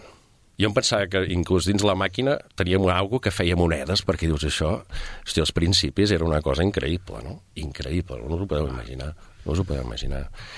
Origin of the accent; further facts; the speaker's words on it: Terrassa, Catalonia, Spain; però sóc terrassenc, no tinc res a veure amb Sabadell, i sóc de Terrassa.